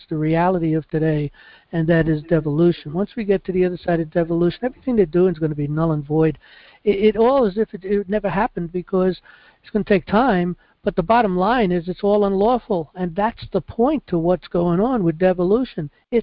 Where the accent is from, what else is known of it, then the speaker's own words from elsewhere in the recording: New York City, New York, United States; Look, I come from New York City. I know Trump.